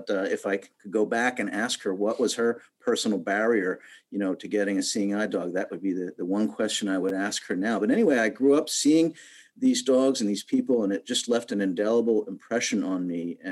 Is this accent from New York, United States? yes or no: no; Morristown, New Jersey, United States; when I was born in Morristown, New Jersey, many, many years ago, which is, of course, the home of the Seeing Eye. And I grew up not far from here in northern New Jersey.